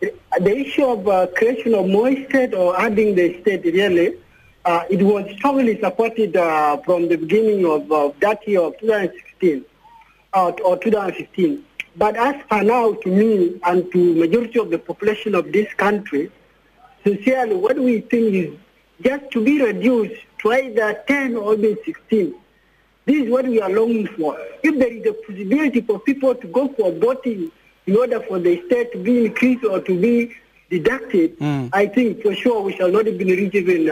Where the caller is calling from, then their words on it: Juba, Central Equatoria, South Sudan; English is a second language; I'm from Ajalava, Juba.